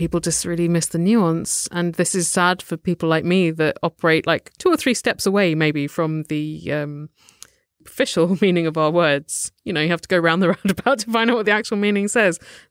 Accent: United Kingdom; together with my husband in olden times where there was a lot of repartee before getting together because we're British.

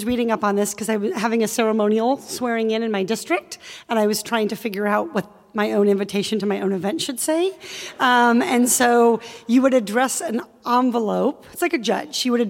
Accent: Iowa, United States; So I grew up in Iowa. I was a little clueless about Jewish culture.

